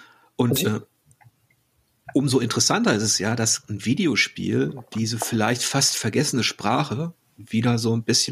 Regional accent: Hamburg, Germany; was mir als Hamburger, und ich habe ja diesen maritimen Bezug auch auf meiner Seite

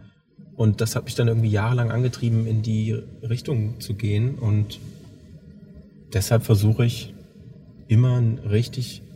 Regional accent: Leipzig, Saxony, Germany; No, ich bin Leipziger, ja.

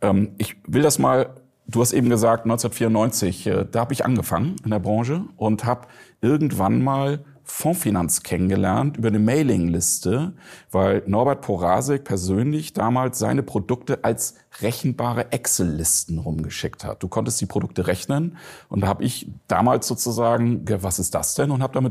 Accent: Hamburg, Germany; born there; Ich bin nur geborener Hamburger.

